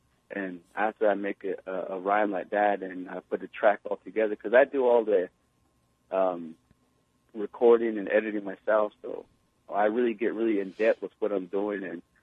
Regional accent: Arizona, United States; an independent hip-hop artist out of Arizona. I am coming from the Navajo people, the Diné, also the Lummi tribe from Washington State, Northwest tribe.

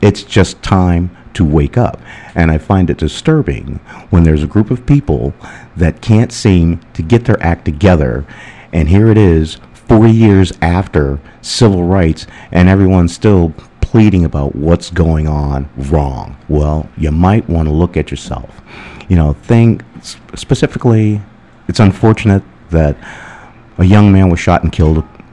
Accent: Connecticut, United States; I can even remember the first time I was on a bus, and I grew up in Connecticut, and the bus driver told my mom he wasn't going to put the bus in motion until I sat in the back with her.

